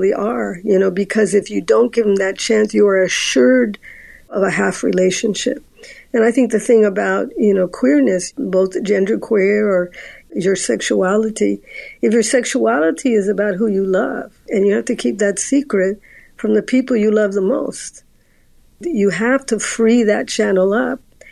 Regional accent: California, United States; growing up in California and so close to the mission and Catholic schools

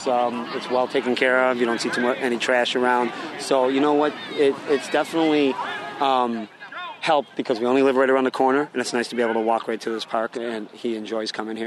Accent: Buffalo, New York, United States; You know, I grew up in South Buffalo, and I've always been in this park.

